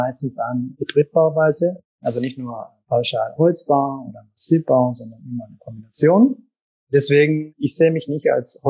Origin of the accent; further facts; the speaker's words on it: Japan; German is a second language; moved away as an adult; now in Germany; weil ich bin ja aus Japan gekommen mit 23 nach Deutschland. Ich habe noch nicht mal die Sprache so richtig gekonnt.